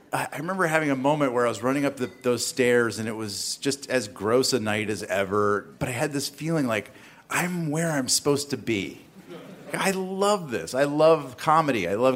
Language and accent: English; the South, United States; I grew up in the South. I'm sort of like in a very sort of appeasing mindset, or sort of. I was just culturally raised to make people feel comfortable.